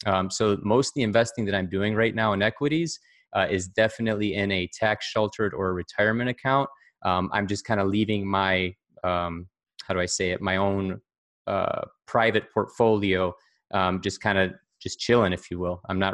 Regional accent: Ohio, United States; Sure. So born and raised in Northeast Ohio, big Cleveland sports fan, graduated from the University of Akron with a finance degree

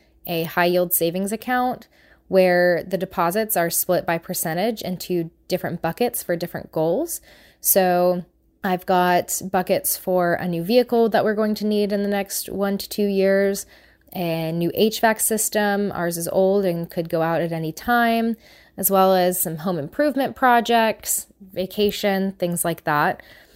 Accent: Kennesaw, Georgia, United States; I'm from Kennesaw, Georgia.

